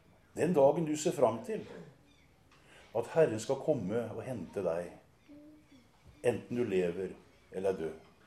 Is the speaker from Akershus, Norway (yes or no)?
no; Kragerø, Telemark, Norway; Like i nærheten av det sted hvor jeg vokste opp her nede i Kragerø, så var det en bussgarasje.